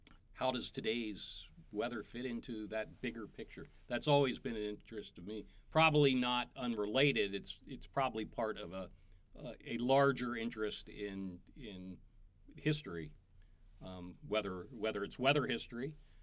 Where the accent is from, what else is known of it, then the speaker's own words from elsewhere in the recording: Pennsylvania, United States; Growing up in Pennsylvania, I was a snow freak. I wanted it to snow. Southeast Pennsylvania in the 1970s was not a good place to be if you wanted snow.